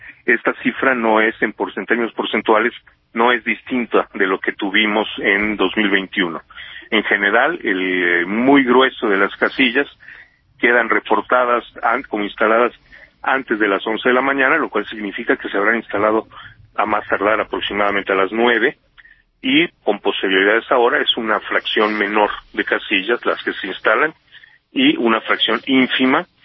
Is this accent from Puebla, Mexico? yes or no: no; Yucatán, Mexico; pienso en Yucatán, así somos los yucatecos normalmente